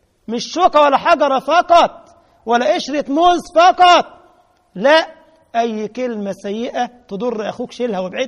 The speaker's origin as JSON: {"language": "Arabic", "country": "Egypt", "said": "في 111 ده اوتوبيس عندنا في مصر بيروح ما بيرجعش"}